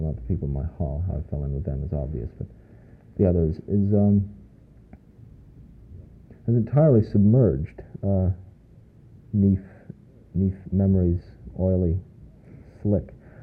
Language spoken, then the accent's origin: English; Canada; Well, being a Canadian, I was I was designated a foreign student.